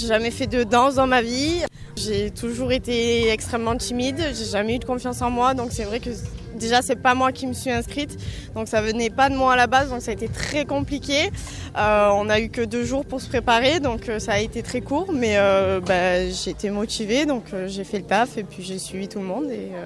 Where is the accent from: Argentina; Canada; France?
France; Digne, Provence-Alpes-Côte d'Azur; Je suis de Digne.